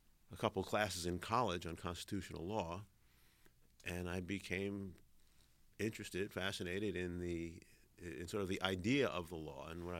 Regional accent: New York City, New York, United States; Well, I grew up in the Bronx in New York City. Went away to college.

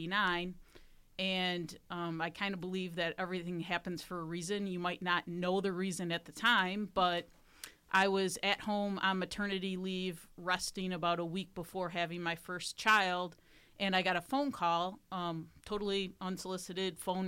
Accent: Kenosha, Wisconsin, United States; I am from Kenosha, Wisconsin. I lived here most of my life.

